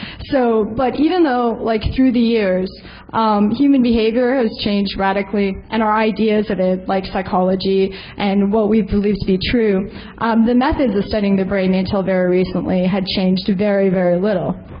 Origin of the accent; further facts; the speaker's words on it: Canada; For those of you who weren't here last year, I'm actually Canadian.